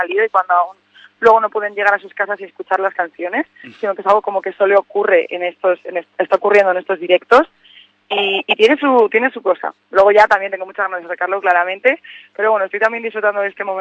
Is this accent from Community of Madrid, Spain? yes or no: yes; Madrid, Community of Madrid, Spain; Mira que soy muy, muy madrileña